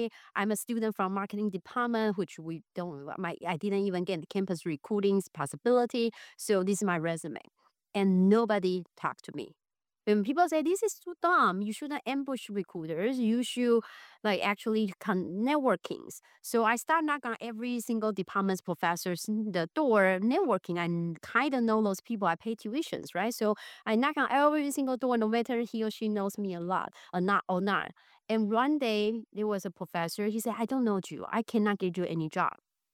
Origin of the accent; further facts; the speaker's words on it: Taiwan; moved away as an adult; now in United States; Yeah, I was from Taiwan originally. I went to Northwestern University to get my marketing degree.